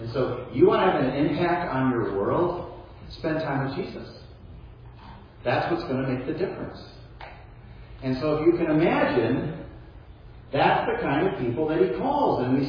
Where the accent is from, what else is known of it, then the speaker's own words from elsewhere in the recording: Chicago, Illinois, United States; I'd like to go back home to where I grew up in Chicago and go back to my old neighborhood.